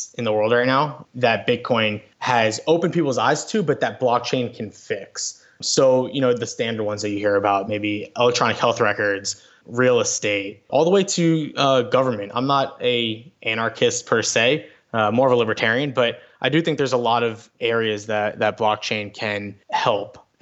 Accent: Florida, United States; I grew up in South Florida.

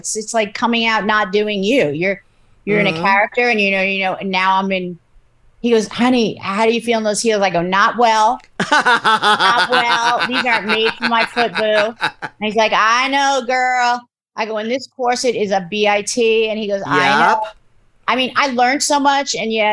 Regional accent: New York, United States; also born or lived in Bronx; I was born in New York City, raised a little bit in the Bronx and then Long Island.

